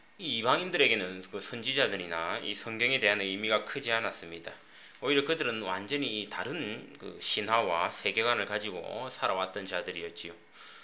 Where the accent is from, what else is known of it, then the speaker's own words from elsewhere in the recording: South Korea; 우리는 뭐 한국인이니까 만일 우리가 그 기독교인이 아니라면 다윗의 혈통이라는 것은 아무런 호소력을 가질 수 없습니다.